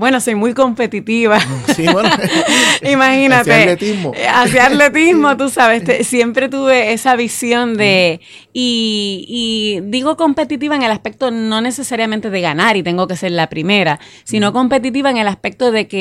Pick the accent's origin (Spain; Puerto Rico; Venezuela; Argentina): Puerto Rico; Utuado; Pero como soy del pueblo de Utuado, que es un pueblo del área central de Puerto Rico.